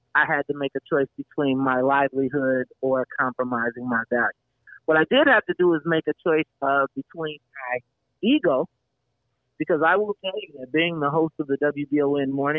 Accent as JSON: {"language": "English", "town": "Chicago", "region": "Illinois", "country": "United States", "said": "And I'm from Chicago, so I get the, I get it."}